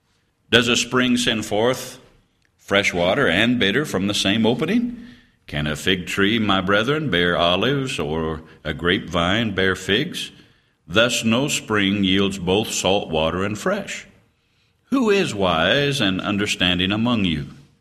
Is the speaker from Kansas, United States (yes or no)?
yes; Topeka, Kansas, United States; No, I'm born and raised in Topeka, Kansas.